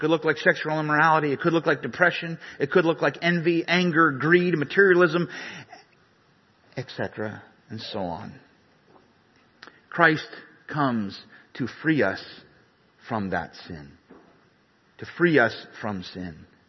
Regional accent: Edinburg, Texas, United States; born there; also born or lived in Nicaragua; I was born to Canadian parents. But I was born in Edinburgh, Texas.

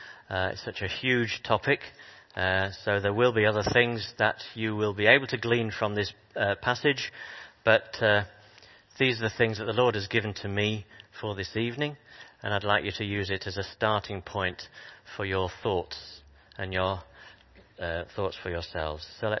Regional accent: Yorkshire and the Humber, United Kingdom; And as a Yorkshireman, I'd like everything to be free.

